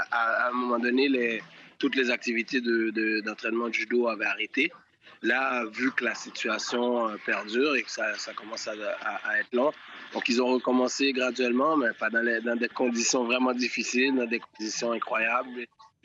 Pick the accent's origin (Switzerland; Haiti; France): Haiti; Oui, on est haïtien, on est fier d'être haïtien.